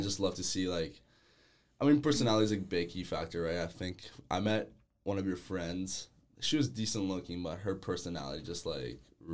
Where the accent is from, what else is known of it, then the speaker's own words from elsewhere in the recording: Albania; I mean, I'm from Albania, so like we always had that aspect